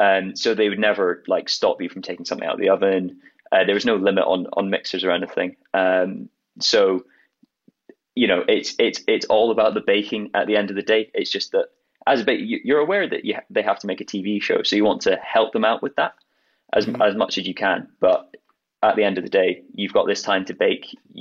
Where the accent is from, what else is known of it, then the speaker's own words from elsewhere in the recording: Edinburgh, Scotland, United Kingdom; So I'm from Edinburgh in Scotland, which we don't get particularly hot summers.